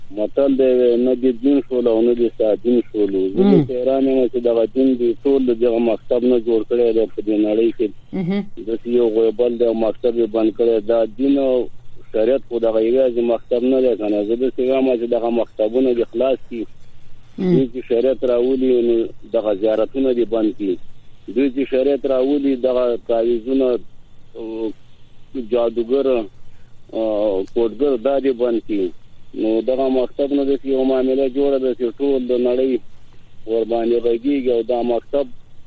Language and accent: Pashto; Afghanistan; مونږ خو د افغانستان خلک یو افغانان یو